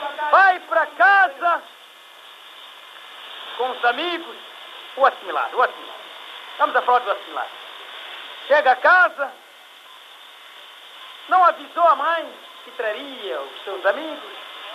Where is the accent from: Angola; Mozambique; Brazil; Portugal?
Mozambique; Nós somos moçambicanos e temos orgulho de sermos moçambicanos.